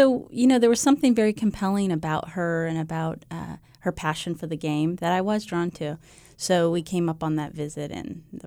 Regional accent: Valparaiso, Indiana, United States; moved away; No, actually, I'm a Hoosier. I'm originally from Valparaiso, Indiana.

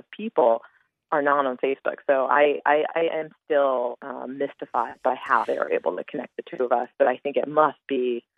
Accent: Florida, United States; And I grew up in Florida, but my family's originally from Ohio

